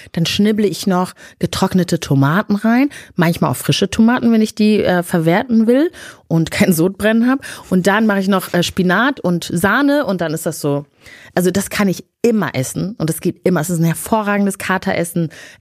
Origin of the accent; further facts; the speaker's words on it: Rwanda; now in Germany; ich bin in Rwanda aufgewachsen, da gibt's jetzt nicht so richtig, so diese vier Jahreszeiten, gibt's jetzt Regenzeit und keine Regenzeit.